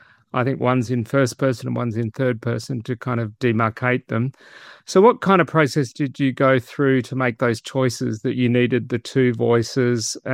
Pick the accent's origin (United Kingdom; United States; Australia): Australia; Hobart, Tasmania; When I was growing up in Hobart in the 60s